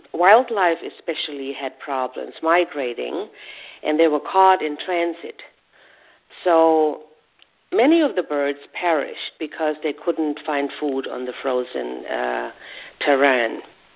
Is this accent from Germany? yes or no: yes; Germany; now in Brooklyn, United States; I hail from Germany, but I live in Brooklyn, New York.